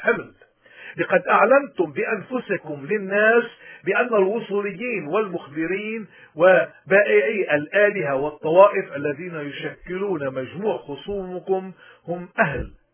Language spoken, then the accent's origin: Arabic; Lebanon; حتى نقدر كلبنانيين نحن نغير هالواقع هيدا